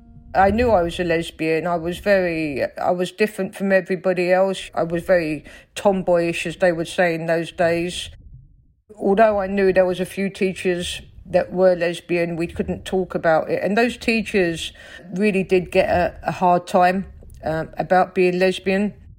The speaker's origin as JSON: {"language": "English", "town": "Stockwell", "region": "London", "country": "United Kingdom", "tie": "born or raised there", "accent": "Cockney", "said": "I grew up in South London, in Stockwell, on a council estate. My mum was an Armenian immigrant. I'm Armenian, which many people don't realise when they talk to me because I have such a Cockney accent. Went to Armenian school on a Saturday."}